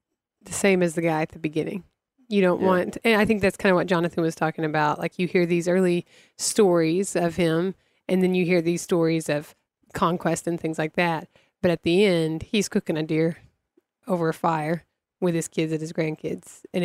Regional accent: Arkansas, United States; do I think that way because I'm from Arkansas? Do I think that way because I'm an American?

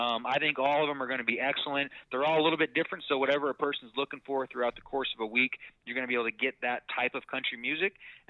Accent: Las Vegas, Nevada, United States; So I worked for a rodeo stock contractor growing up for 7 years. I was born and raised in Las Vegas.

